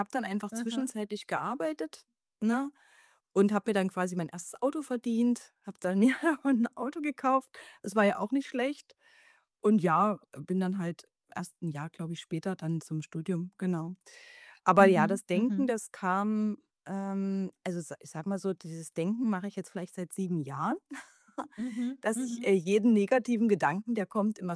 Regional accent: Bautzen, Saxony, Germany; now in Dresden, Germany; Also aufgewachsen bin ich in Bautzen. Jetzt wohne ich in Dresden mittlerweile.

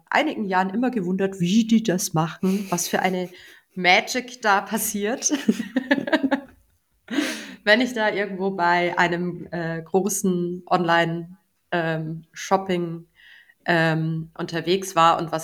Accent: Bavaria, Germany; Ich freue mich immer, wenn ich in den Laden gehe und dann einfach dann herzliches Servus, wie man bei uns in Bayern sagt, bekommt.

